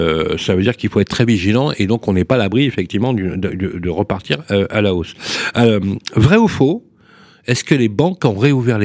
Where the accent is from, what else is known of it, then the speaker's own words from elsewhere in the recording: Lyon, Auvergne-Rhône-Alpes, France; j'aurais pas eu le même destin que quand j'ai grandi à la Sauvegarde ou à Balmont, à la Duchère.